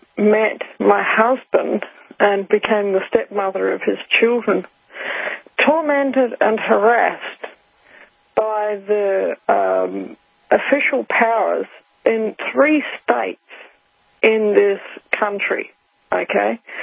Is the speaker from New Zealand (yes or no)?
yes; New Zealand; now in Australia; I arrived in Australia in 1991, okay? That was a long, long time ago. I grew up in New Zealand. I'm not British. I've never been to Britain